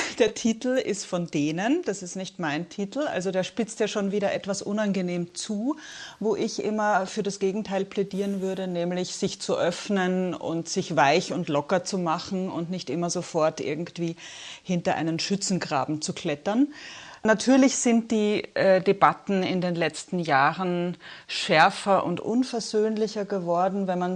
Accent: Austria; Komischerweise kommt mir als Österreicherin, Sie haben es ja erwähnt, auch vor

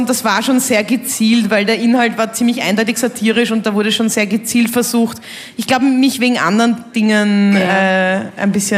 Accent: Vienna, Austria; Ich bin ja in Wien aufgewachsen und geboren und habe zum ersten Mal in einer Kleinstadt längere Zeit verbracht

